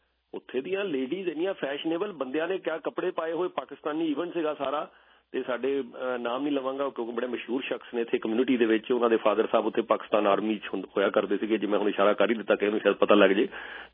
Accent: Punjab, India; ਅਸੀਂ ਇੱਧਰਲੇ ਸਾਈਡ ਤੇ ਪੰਜਾਬ ਤੋਂ ਹਾਂ

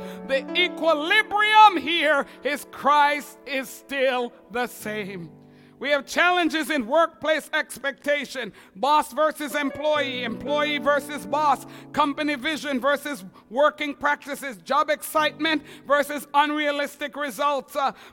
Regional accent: Quebec, Canada; now in Ontario, Canada; because I'm from Quebec, where we know how to drive.

